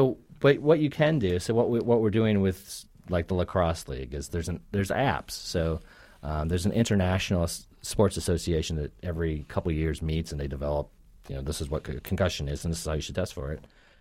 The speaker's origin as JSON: {"language": "English", "region": "Minnesota", "country": "United States", "tie": "born or raised there", "said": "I grew up in Minnesota, so hockey's king there."}